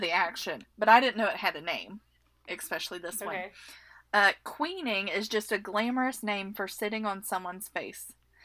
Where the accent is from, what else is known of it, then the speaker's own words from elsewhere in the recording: West Virginia, United States; accent: West Virginia; My West Virginia accent